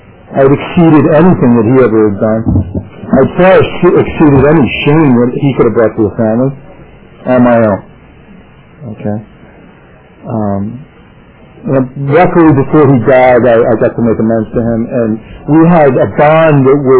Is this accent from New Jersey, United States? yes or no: yes; New Jersey, United States; And I want to remind guests that I am from Jersey. I know people.